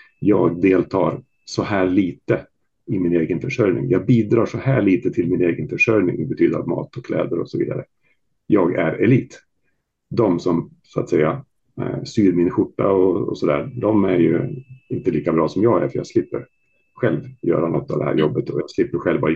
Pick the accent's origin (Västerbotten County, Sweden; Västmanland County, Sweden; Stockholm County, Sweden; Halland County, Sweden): Västmanland County, Sweden; jag är uppväxt i Västmanland där det är ett, så att säga, ett lantbruket mer liknar Belgien än vad det gör i Jämtland